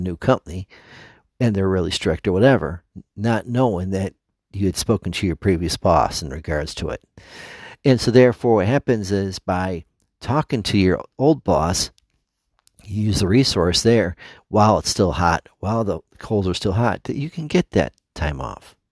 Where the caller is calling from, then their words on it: Cleveland, Ohio, United States; I'm talking to you from Cleveland, Ohio.